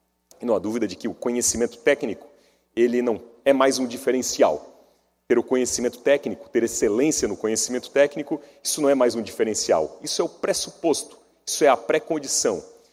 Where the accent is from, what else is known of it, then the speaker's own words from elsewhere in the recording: Blumenau, Santa Catarina, Brazil; Em Blumenau, de onde venho, não há, literalmente não há, nenhuma livraria